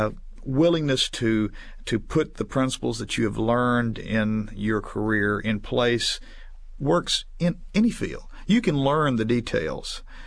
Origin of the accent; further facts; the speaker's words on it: Gulfport, Mississippi, United States; Mississippi is my home state. I'm from Gulfport down on the Mississippi Gulf Coast.